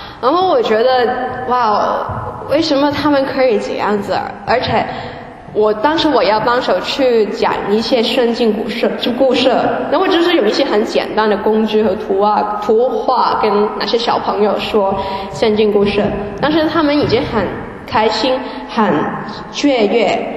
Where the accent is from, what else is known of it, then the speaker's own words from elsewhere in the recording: Hong Kong; now in Germany; 这些全都是我来到德国以后才学习到，因为我在香港的生活真的是太幸福。然后我是在一个基督教的家庭长大，我父母跟我妈妈那边的家人全都是基督徒。